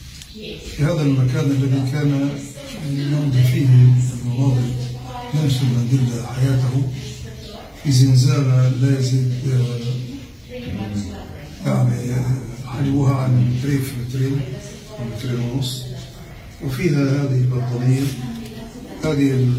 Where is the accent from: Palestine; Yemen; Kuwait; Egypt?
Palestine; الزنازير الإسرائيلية التي أمضينا فيها كفلسطينيين سنوات طويلة في سجن السرايا وفي سجن العسكري في الخيام